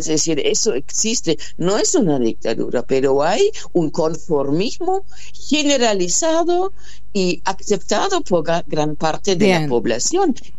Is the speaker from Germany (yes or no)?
yes; Germany; porque soy alemana y hay que combatir eso